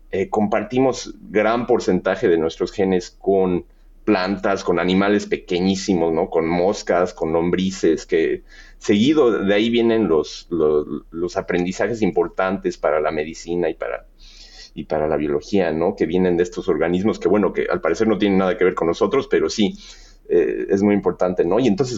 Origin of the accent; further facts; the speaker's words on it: Mexico City, Mexico; Y yo, la verdad, soy de la Ciudad de México, una ciudad gigante